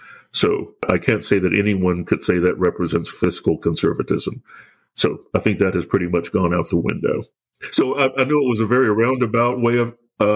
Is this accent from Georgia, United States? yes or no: yes; Atlanta, Georgia, United States; Born and raised in Southwest Atlanta, middle-class neighborhood, my dad worked and went to school, my mom worked and went to school, I worked and went to school.